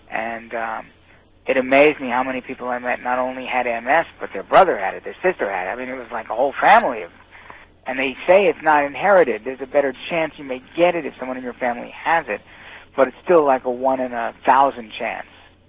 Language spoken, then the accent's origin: English; Bronx, New York, United States; I mean, I grew up in the Bronx in New York. That's a pretty cold climate.